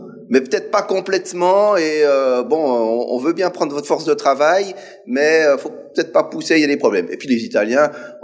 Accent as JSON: {"language": "French", "country": "Switzerland", "tie": "born or raised there", "also_born_or_lived": "Germany", "said": "Moi, je suis né en Allemagne, une mère allemande, d'un père italien, puis quand je me suis retrouvé en Suisse, enfant"}